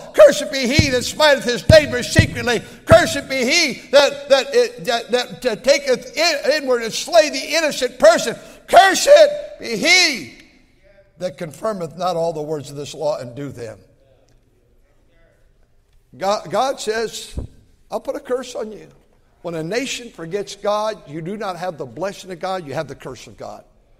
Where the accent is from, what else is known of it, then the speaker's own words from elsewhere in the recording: Akron, Ohio, United States; I was raised in Akron, Ohio. We were poor, without a car.